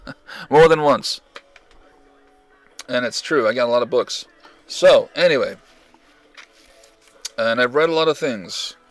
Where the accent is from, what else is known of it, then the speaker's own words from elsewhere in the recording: United States; I am Native American, so I don't even know what this stuff is.